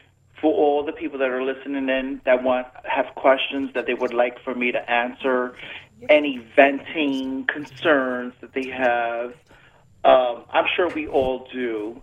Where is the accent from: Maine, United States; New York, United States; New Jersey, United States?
New York, United States; now in Florida, United States; Trust me, I've been living here for over 14 years. I'm originally from New York, and I love Florida.